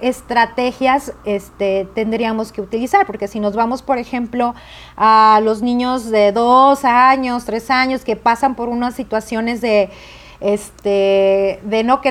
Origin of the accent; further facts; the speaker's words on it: Mexico; el comer es para nosotros como mexicanos es todo un ritual, es todo algo cultural.